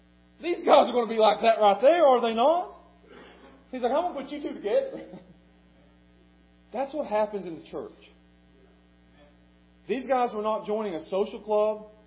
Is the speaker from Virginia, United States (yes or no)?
yes; Pound, Virginia, United States; I'm from Pound, you may be from somewhere else.